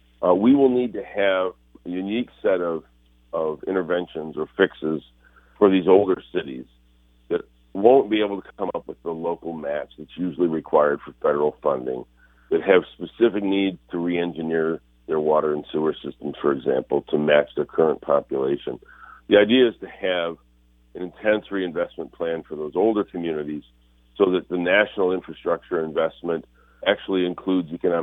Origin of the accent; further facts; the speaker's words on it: Flint, Michigan, United States; And in my hometown of Flint, of course, we know failing infrastructure can have consequences that go way beyond just inconvenience.